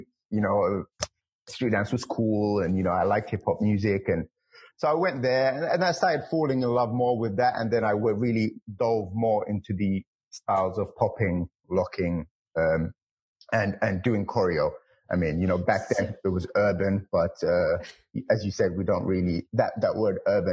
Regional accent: London, United Kingdom; also born or lived in Saudi Arabia; My family's Somalian. I was born in Saudi Arabia. I lived in London most of my life.

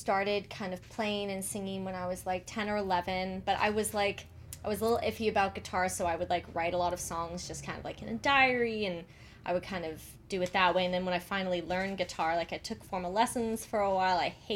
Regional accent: Harvard, Massachusetts, United States; Harvard, Mass.

